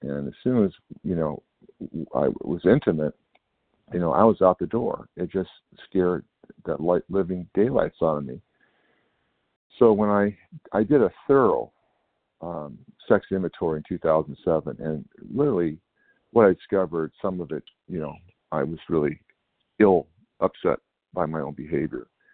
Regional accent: California, United States; I'm from Northern California.

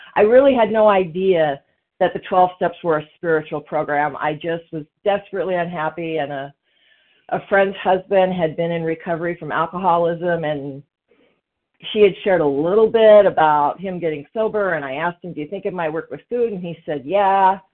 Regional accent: Portland, Oregon, United States; from Portland, Oregon.

